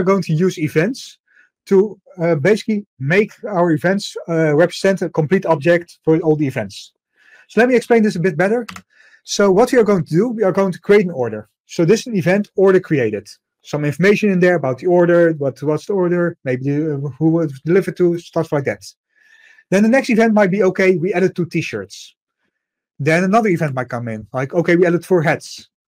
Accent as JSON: {"language": "English", "country": "Netherlands", "said": "I come from the Netherlands. I live in Rotterdam, where I work at a company called Motion 10."}